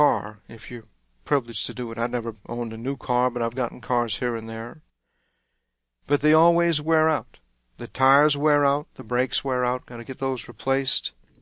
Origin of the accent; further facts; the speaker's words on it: Louisiana, United States; I'm a Cajun, that was my way of life.